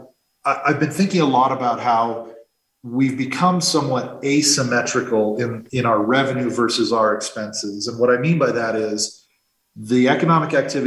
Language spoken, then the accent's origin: English; California, United States; Now, I'm a refugee from the People's Republic of California. But one of the good things about the town that I lived in there was there was just a $20 a year business registration fee